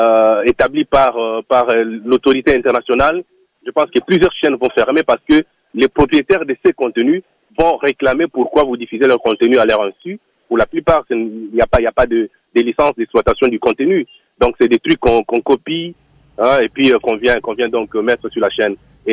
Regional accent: Haut-Katanga, DR Congo; je viens de la province du Haut-Katanga, je vis le même problème

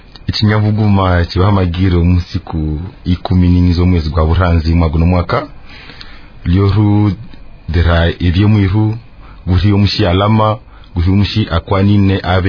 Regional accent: DR Congo; On est Mouchi, je suis fier d'être Mouchi. C'est pourquoi je suis congolais, parce que j'appartiens à la plus grande tribu du Congo.

